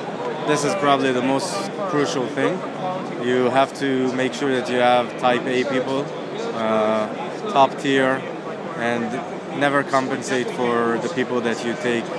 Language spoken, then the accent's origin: English; Israel; English is a second language; we've been living all our lives in Israel.